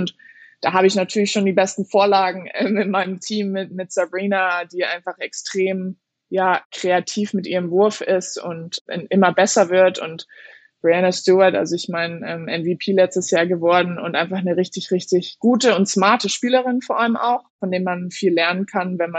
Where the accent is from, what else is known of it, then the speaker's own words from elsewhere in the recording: Landsberg am Lech, Bavaria, Germany; Das ist meine Geburtsstadt, ja.